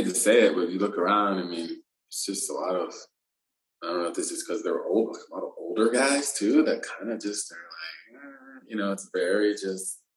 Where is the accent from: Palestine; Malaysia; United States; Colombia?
United States; Texas; I didn't understand all the history because I'm from Texas.